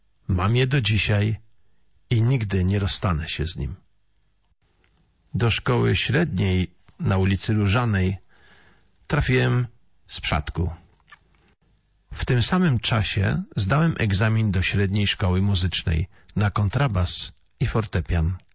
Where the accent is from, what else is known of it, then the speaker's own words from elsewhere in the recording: Poznań, Greater Poland Voivodeship, Poland; born there; Urodziłem się w Poznaniu, na ulicy Długiej 13.